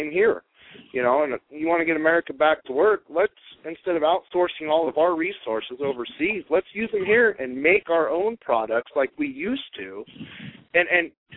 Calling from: Klamath Falls, Oregon, United States; I'm calling from Klamath Falls, Oregon.

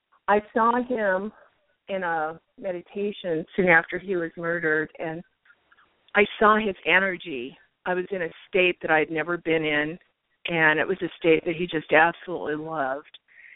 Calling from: Arizona, United States; Like the previous caller, Arizona.

